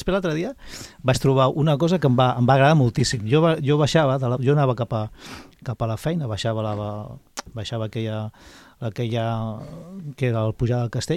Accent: Barcelona, Catalonia, Spain; No, és que jo vaig pel mig perquè jo soc de Barcelona, no m'hi batavales.

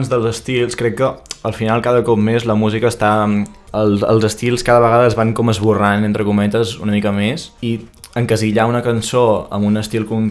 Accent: Catalonia, Spain; com que som de Catalunya, solem escoltar bastanta música en català

